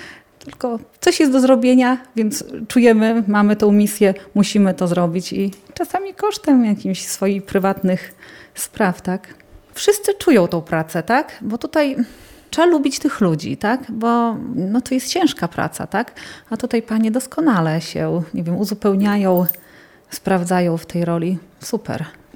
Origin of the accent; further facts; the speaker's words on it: Tuczna, Lublin Voivodeship, Poland; Ja sama z Tucznej.